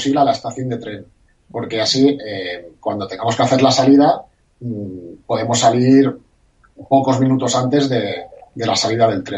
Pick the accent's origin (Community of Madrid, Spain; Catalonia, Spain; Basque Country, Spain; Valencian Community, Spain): Catalonia, Spain; Barcelona; Sí, es muy parecido para la gente como yo, que somos de Barcelona.